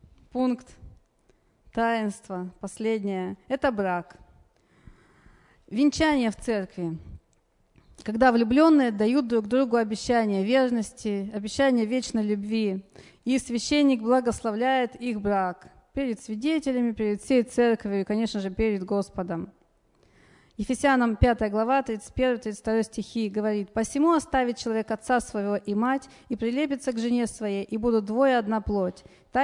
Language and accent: Russian; Krasnoyarsk, Krasnoyarsk Krai, Russia; я из Красноярска.